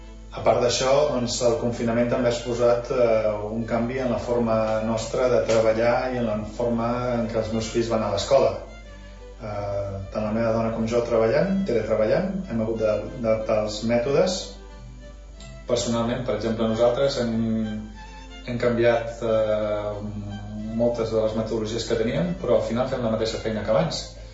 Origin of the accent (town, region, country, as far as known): L'Escala, Catalonia, Spain; moved away as an adult; now in Luxembourg